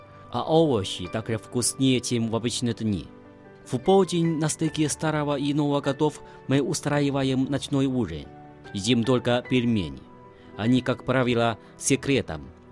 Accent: Wangjiawopu, Heilongjiang, China; Russian is a second language; Мое родное село Вандяопу расположено на северо-востоке страны по провинции Хэлунцзян.

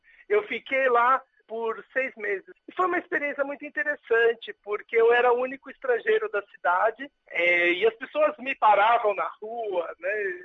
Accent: São Paulo, Brazil; now in China; sou de São Paulo, nascido e criado ali, sempre numa cidade grande, né? E na China eu vim, também fiquei em Wuhan, que é uma cidade grande, em Nanjing, que é uma cidade grande

